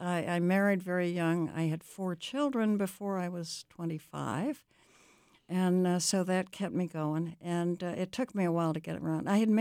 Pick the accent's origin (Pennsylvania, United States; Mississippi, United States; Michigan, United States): Pennsylvania, United States; also born or lived in Hawaii / Japan; so I was born in Hawaii. I have a birth certificate to prove it. And I spent my childhood in Pennsylvania during World War II when my father was overseas